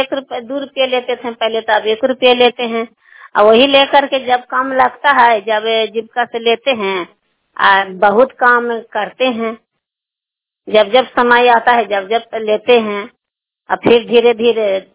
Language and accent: Hindi; Nagarnausa, Bihar, India; नगर नौसा के रहने वाले हैं